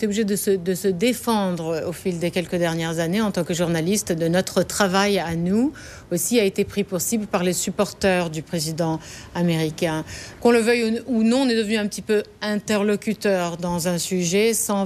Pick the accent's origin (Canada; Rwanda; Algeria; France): France; Paris, Île-de-France; also born or lived in United States; now in London, United Kingdom; Alors je suis d'origine syrienne, mes parents sont tous les deux syriens d'Alep. Je suis née aux États-Unis et j'étais élevée en France pendant mon enfance et mon adolescence, mais je vis depuis maintenant 12-13 ans à Londres. C'est la ville où j'ai vécu le plus longtemps en dehors de Paris.